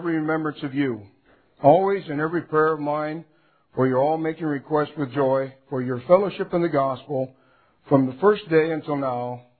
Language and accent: English; Michigan, United States; And I'm from Michigan, the center of time study and production.